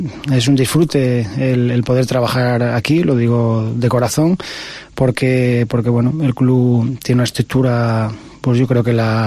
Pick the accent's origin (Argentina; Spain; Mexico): Spain; Castile and León; Y mi pueblo, bueno, es un pueblo... pequeñito de la cuenca minera